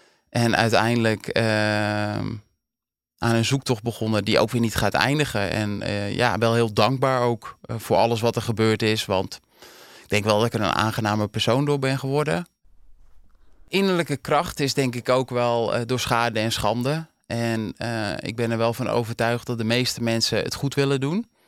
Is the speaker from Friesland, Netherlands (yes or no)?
no; Dirkshoorn, North Holland, Netherlands; Ik ben opgegroeid in de Kop van Noord-Holland, in een klein plaatsje Dirkshoorn.